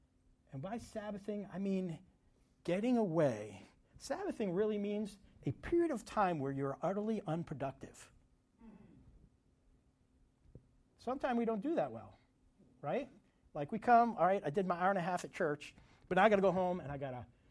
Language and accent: English; Vermont, United States; Sorry, I'm from Vermont. So what people call mountains are different.